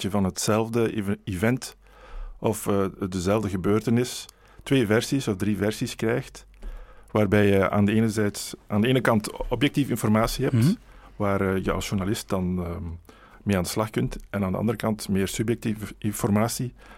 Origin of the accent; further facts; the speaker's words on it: Belgium; Als klant zijn we bijna allemaal als Belg bij dat bedrijf betrokken.